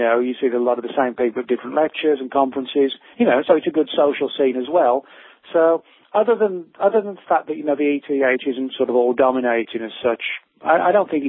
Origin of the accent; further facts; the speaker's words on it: England, United Kingdom; now in United States; because I live in the US. I've, you know, I've been here 12 years, but I'm originally from England.